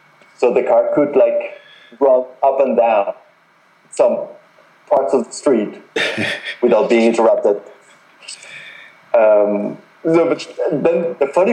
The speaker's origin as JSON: {"language": "English", "town": "Bogotá", "region": "Bogotá D.C.", "country": "Colombia", "tie": "born or raised there", "second_language": "English", "said": "because I'm from Bogota, I was born there, I know the city pretty well."}